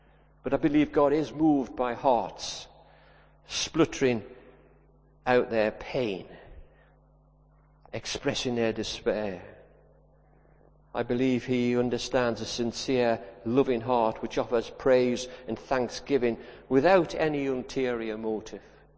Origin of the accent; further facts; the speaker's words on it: North East England, United Kingdom; I mean, I come from the Northeast, and we have a distinct accent